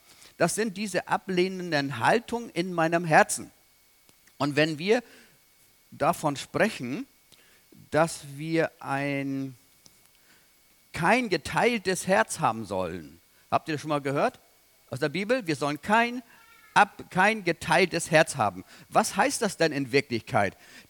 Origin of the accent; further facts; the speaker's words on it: Rendsburg, Schleswig-Holstein, Germany; Ich komme aus Rendsburg